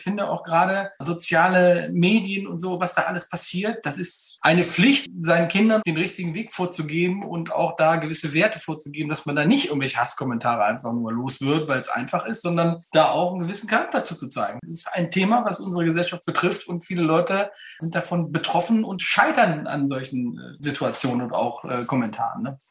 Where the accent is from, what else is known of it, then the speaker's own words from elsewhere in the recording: North Rhine-Westphalia, Germany; Das ist halt so bei uns in NRW. Da weiß man, wo man dran ist.